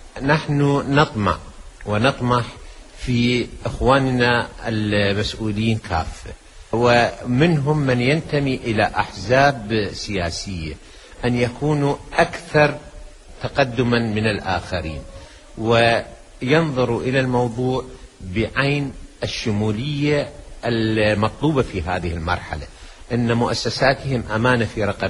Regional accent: Iraq; وهذا الأمر يرفض نهائيا من قبلنا كعراقيين

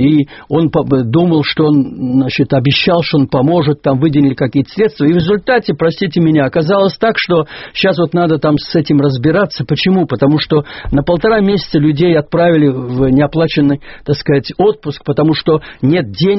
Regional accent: Tver, Tver Oblast, Russia; Вот я сейчас еду в Тверь, мой родной город, Тверскую область

